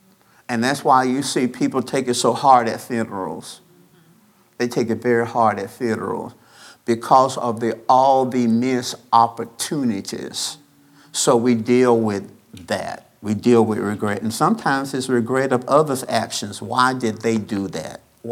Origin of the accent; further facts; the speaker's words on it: Birmingham, Alabama, United States; Now, I'm from Birmingham. I'm in Kentucky. I'm a long way from home.